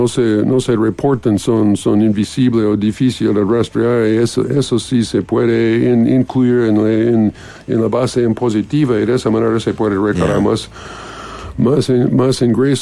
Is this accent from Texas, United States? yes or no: no; Boston, Massachusetts, United States; Spanish is a second language; No, yo soy de Boston, si no es obvio.